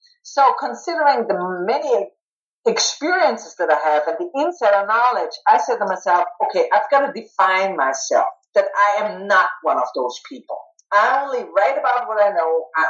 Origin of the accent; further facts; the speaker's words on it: Vienna, Austria; I'm right from Vienna. Make it easy.